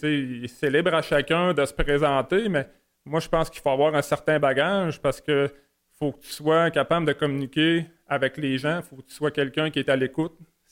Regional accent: Trois-Rivières, Quebec, Canada; Je suis ici depuis 2012. Je suis natif de Trois-Rivières.

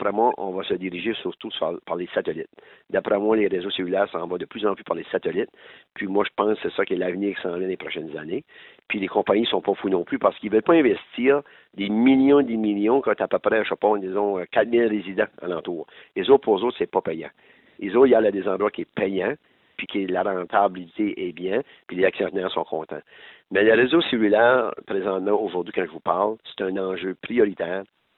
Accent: New Brunswick, Canada; chez nous au Brunswick

